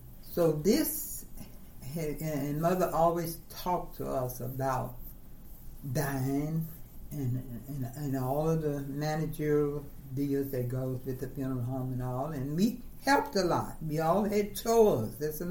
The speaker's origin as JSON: {"language": "English", "town": "Mansfield", "country": "United States", "tie": "born or raised there", "said": "Growing up in Mansfield, we attended an all-black school. And by living in the city, we had to catch a bus."}